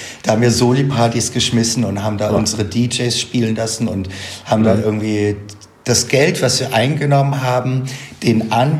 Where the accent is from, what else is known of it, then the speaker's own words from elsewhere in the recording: Baden-Baden, Baden-Württemberg, Germany; born there; moved away as an adult; also born or lived in Frankfurt; now in Berlin, Germany; Genau, ich bin in Baden-Baden geboren und zwischen Baden-Baden und Frankfurt habe ich dann irgendwann mal studiert. Und dann eben von dort nach Frankfurt und von Frankfurt dann nach Berlin.